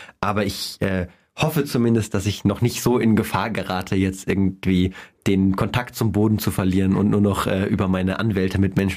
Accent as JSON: {"language": "German", "town": "Munich", "region": "Bavaria", "country": "Germany", "tie": "born or raised there", "also_born_or_lived": "Bonn"}